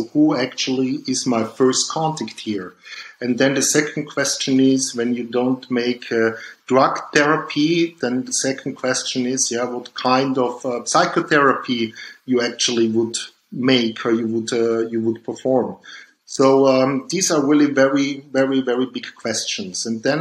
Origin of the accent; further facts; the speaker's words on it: Dornbirn, Vorarlberg, Austria; born there; English is a second language; I was born in Dombien, that's near the Lake of Constance in Vorarlberg in Austria. And then I studied in Vienna and did some law studies, went also to England to have some law studies.